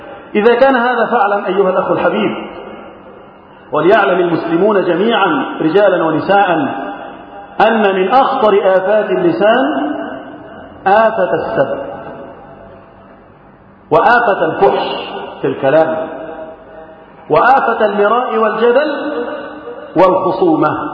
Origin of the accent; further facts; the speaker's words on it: Egypt; اللهم احفظ بلدنا مصر وسائر بلاد المسلمين من الفتن